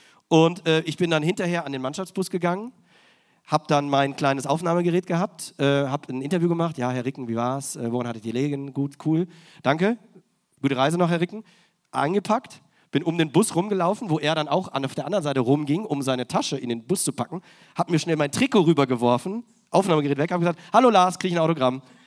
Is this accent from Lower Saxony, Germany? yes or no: yes; Lower Saxony, Germany; Ich komme aus der Nähe von Hannover.